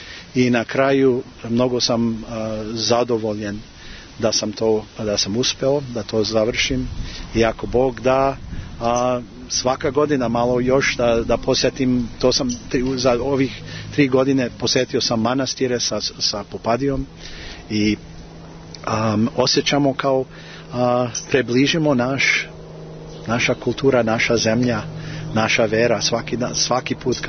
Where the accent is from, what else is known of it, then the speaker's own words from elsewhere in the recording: Serbia; ja sam građanin, ja sam Srbin